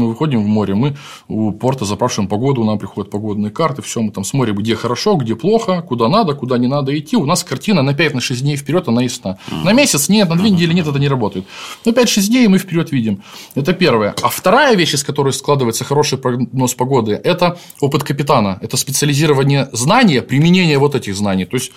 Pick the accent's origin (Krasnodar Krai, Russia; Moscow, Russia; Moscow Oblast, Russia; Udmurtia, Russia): Krasnodar Krai, Russia; Anapa; now in Crimea; И я сам родом из Анапы, я с побережья Кавказа.